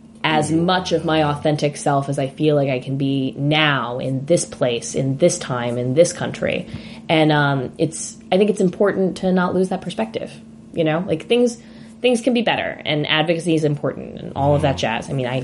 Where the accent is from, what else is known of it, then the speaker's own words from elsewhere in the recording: the South, United States; I'm from the South. Southern girl.